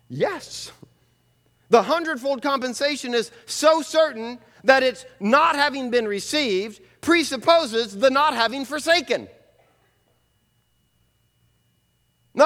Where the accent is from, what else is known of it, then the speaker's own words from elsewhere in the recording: United States; After all, we are American. We like it.